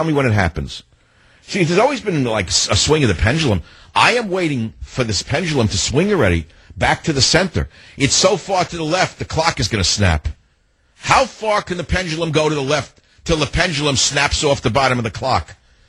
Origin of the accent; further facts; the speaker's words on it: New York, United States; That's what I liked about growing up in New York. It was so competitive.